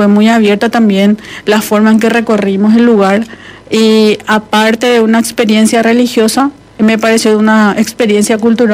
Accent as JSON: {"language": "Spanish", "country": "Paraguay", "said": "que queda a 324 kilómetros al este de la ciudad de Asunción, que es la capital de donde yo soy."}